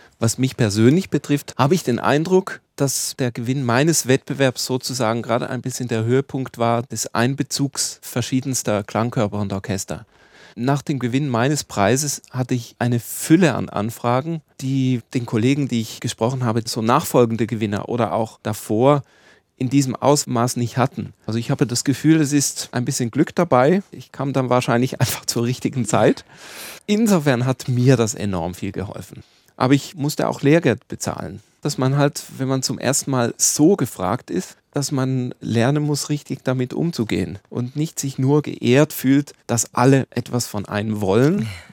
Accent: Switzerland; moved away; weil ich jetzt halt sehr viel mehr im flachen Land unterwegs bin, als dort, wo ich herkomme, aus der Schweiz.

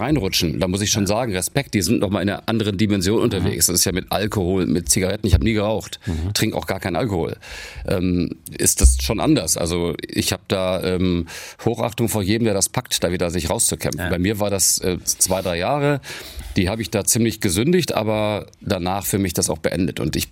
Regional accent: Melle, Lower Saxony, Germany; also born or lived in Celle; in Melle, da bin ich groß geworden, in Celle geboren, aber in Melle aufgewachsen, Niedersachsen.

